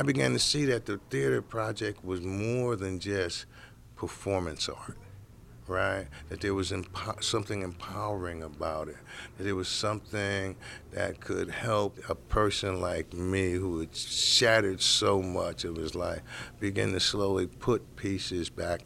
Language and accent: English; New York, United States; No, I grew up in New York, more or less always wanted to be a lawyer